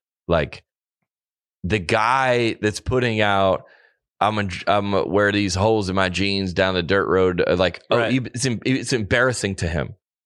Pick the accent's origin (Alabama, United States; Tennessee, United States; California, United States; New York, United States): Alabama, United States; Like, I'm from Alabama.